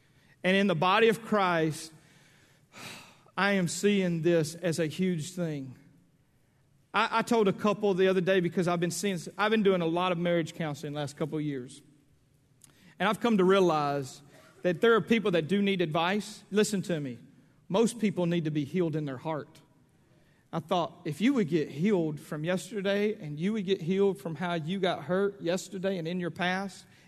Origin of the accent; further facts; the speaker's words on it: Louisiana, United States; You know, me, I grew up in Louisiana. We eat out of a ditch.